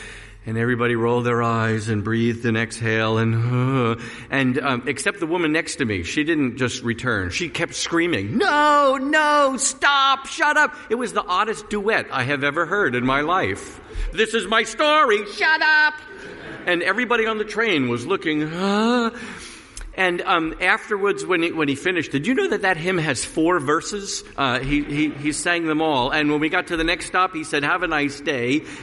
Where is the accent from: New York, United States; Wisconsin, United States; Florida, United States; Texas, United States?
New York, United States; accent: New York; And I'm originally from New York, and I've kind of lost my New York accent, but I can turn it back on if you want me to.